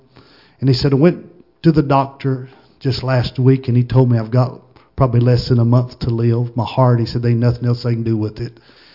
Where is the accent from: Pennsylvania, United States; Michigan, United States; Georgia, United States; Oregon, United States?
Georgia, United States; Blue Ridge; also born or lived in Copper Hill; born and raised in Blue Ridge, Georgia. Born in Copper Hill, raised in Blue Ridge, Georgia.